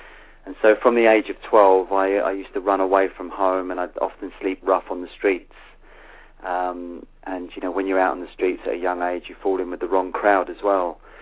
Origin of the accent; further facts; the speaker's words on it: London, United Kingdom; born there; accent: London; Because I was born in London, so I've got quite a strong London accent.